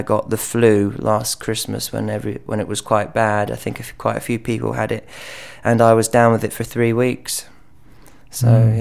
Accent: Saltcoats, Scotland, United Kingdom; also born or lived in Irvine; I was born in Ayrshire Central, in Irvine, and I grew up in Saltcoats.

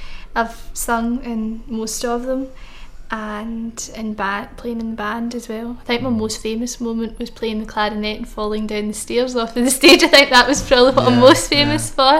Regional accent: Saltcoats, Scotland, United Kingdom; Well, I did live in Drecon for the first year or so. And then we moved to Saltcoats and I've been there ever since then.

